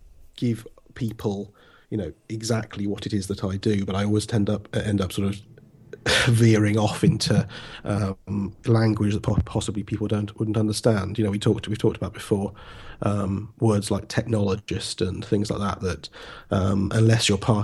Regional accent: Wells, South West England, United Kingdom; I'm from Wells in sunny Somerset.

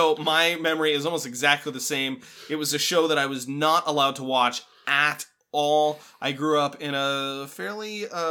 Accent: California, United States; Yeah, and I grew up in California, so it extended all the way to the coast.

